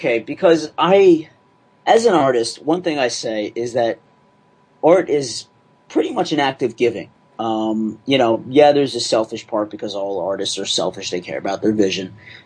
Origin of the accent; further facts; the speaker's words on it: Asbury Park, New Jersey, United States; Yeah, on the outskirts of Asbury Park, good old Asbury.